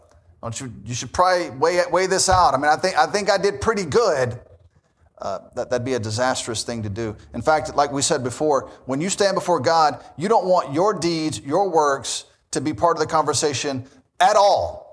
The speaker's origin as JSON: {"language": "English", "town": "Memphis", "region": "Tennessee", "country": "United States", "tie": "born or raised there", "said": "I just assumed, I mean, I grew up in Memphis. I had two very godly great-grandmothers."}